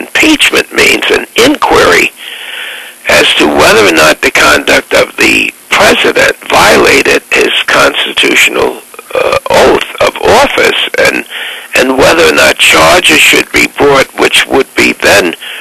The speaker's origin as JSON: {"language": "English", "country": "United States", "said": "then it would be such a tremendous disappointment to me as an American, and I don't think that's going to happen."}